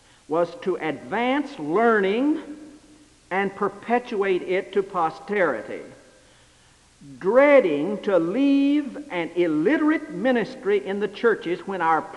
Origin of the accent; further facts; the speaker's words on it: Virginia, United States; born there; also born or lived in North Carolina; Virginia and North Carolina are home for me. I was born in Virginia, but just about 4 miles from the North Carolina line.